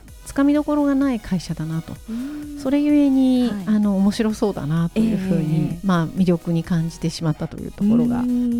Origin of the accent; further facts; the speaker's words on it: Yokosuka, Kanagawa, Japan; 横須賀市というところで生まれ育ちまして、はい、大学は藤沢市というところだったので、